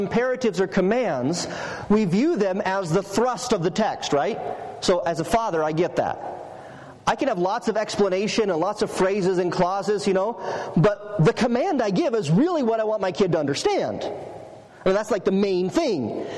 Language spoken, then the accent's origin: English; Salt Lake City, Utah, United States; But for most of us here, when people ask, where are you from, we just say, oh, Salt Lake.